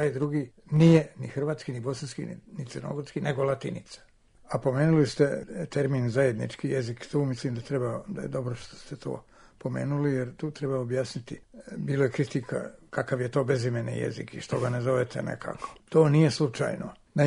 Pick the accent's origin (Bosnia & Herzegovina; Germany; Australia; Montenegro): Bosnia & Herzegovina; Sarajevo, Federation of Bosnia and Herzegovina; moved away as an adult; now in Belgrade, Serbia; već više od 50 godina živim u Beogradu, a inače sam rođen i odrastao u Sarajevu